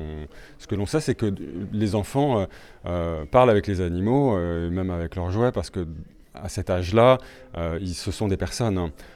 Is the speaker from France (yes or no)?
yes; Avignon, Provence-Alpes-Côte d'Azur, France; D'Avignon. Je viens d'Avignon, oui, tout à fait.